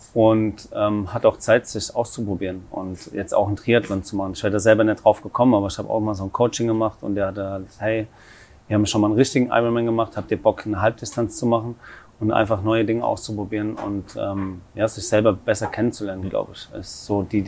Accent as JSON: {"language": "German", "region": "Hesse", "country": "Germany", "tie": "born or raised there", "said": "ich komme aus der Nähe von Worms, das ist ja Rheinland-Pfalz, aber auf der anderen Rheinseite aufgewachsen, ein kleines Dorf, heißt Hof am Ried und war da bis zu meinem 15. Lebensjahr"}